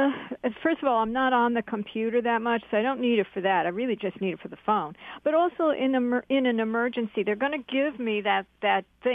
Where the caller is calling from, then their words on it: Brooklyn, New York, United States; Brooklyn.